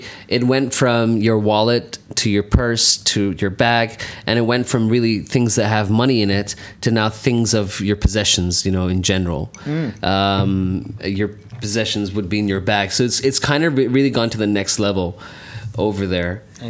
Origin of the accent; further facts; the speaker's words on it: Saudi Arabia; I'm Pakistani, I was brought up in Saudi Arabia